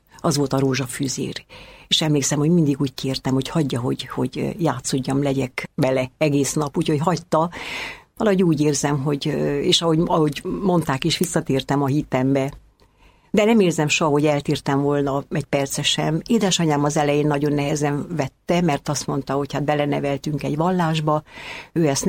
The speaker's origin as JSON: {"language": "Hungarian", "town": "Székelyudvarhely", "region": "Harghita", "country": "Romania", "tie": "born or raised there", "moved": "as an adult", "said": "Székelyudvarhelyen születtem 49-ben. Ott töltöttem a gyermekkoromat, ott töltöttem az iskolai éveimet, majd 67-ben egyetemre kerültem Bukarestbe."}